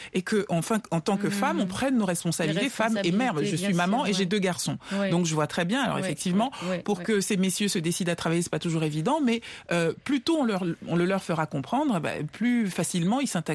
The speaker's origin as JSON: {"language": "French", "region": "eastern Congo", "country": "DR Congo", "said": "je viens de la RDC, dans l'est du Congo."}